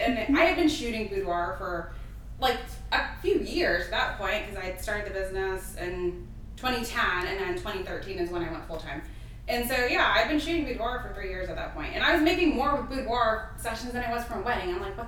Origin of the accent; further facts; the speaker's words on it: Arkansas, United States; now in Hampton Roads, United States; I'm from Arkansas, from, like, a town of 3,000 people. That was fucking horrible.